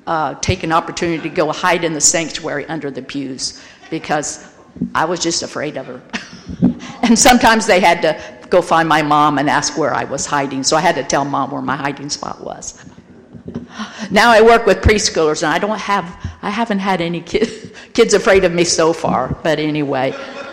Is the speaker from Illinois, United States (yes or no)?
yes; Illinois, United States; I'm originally from Illinois. I'm one of six girls and one little brother.